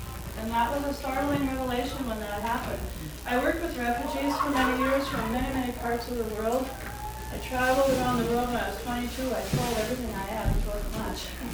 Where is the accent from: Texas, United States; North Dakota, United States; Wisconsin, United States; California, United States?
North Dakota, United States; West Fargo; I'm from West Fargo, North Dakota